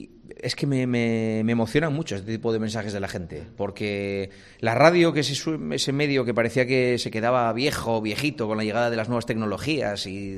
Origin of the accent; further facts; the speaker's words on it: Gijón, Asturias, Spain; Gijón es mi casa, mi tierra, es de donde yo soy.